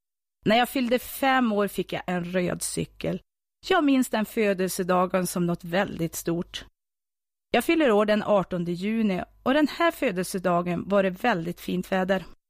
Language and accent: Swedish; Skorped, Västernorrland County, Sweden; Jag är född och uppvuxen i Skorped, en by 5 mil väster om Örnsköldsvik.